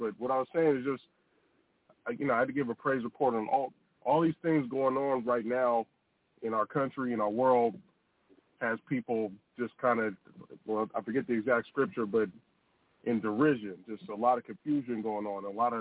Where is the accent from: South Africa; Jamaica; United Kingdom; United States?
United States; California; Yeah, I'm from California, so I like pot liquor style greens too